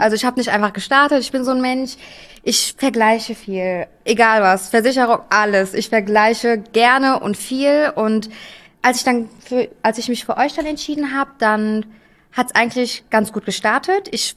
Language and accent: German; Wiesbaden, Hesse, Germany; ich komme aus Wiesbaden